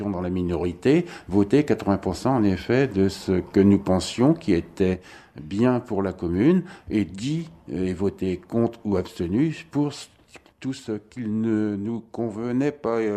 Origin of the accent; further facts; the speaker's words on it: Senlis, Hauts-de-France, France; Alors, je suis né à Senlis et j'ai passé toute mon enfance jusqu'à ce que je vienne à Béthisy-Saint-Pierre, à Villers-Saint-Frambourg.